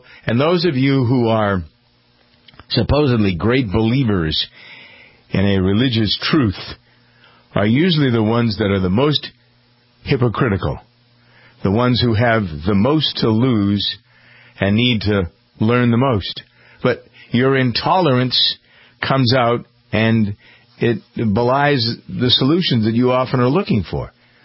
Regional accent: Massachusetts, United States; I came from Massachusetts. And how dare I come to Ohio

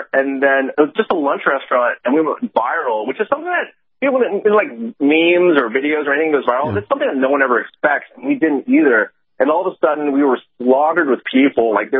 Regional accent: Dallas, Texas, United States; also born or lived in Fairfax, Virginia; I was born in Fairfax, Virginia. I grew up in Dallas, Texas all my life. I'm an Asian kid that I watch Japanese animation, play video games.

